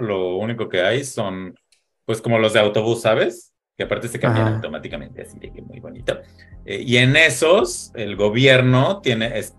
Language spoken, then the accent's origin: Spanish; Mexico; Y yo, pues, como mexicano, como buen mexicano